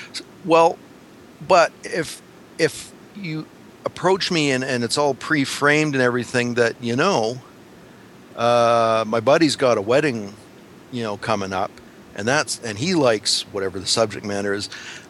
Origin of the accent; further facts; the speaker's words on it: Saskatchewan, Canada; And I grew up in Saskatchewan. That's the province next door. We're right above Montana. Saskatchewan is one over to the east. And it's heavy into oil and farming.